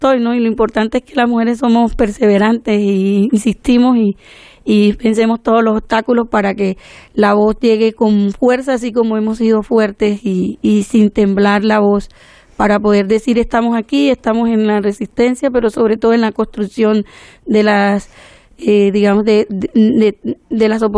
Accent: Colombia; Yo vengo de una zona de Montes de María donde ocurrieron 4.172 homicidios en 10 años y 157 masacres.

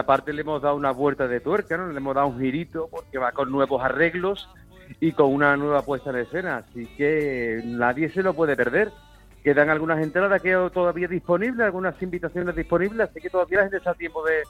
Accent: Seville, Andalusia, Spain; en mi tierra, en Sevilla

